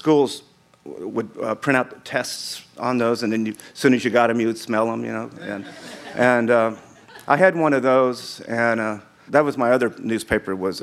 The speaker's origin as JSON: {"language": "English", "town": "Alpine", "region": "Texas", "country": "United States", "tie": "born there", "said": "my dad, that's the reason I was born in Alpine. My dad played baseball there for about 3 or 4 years."}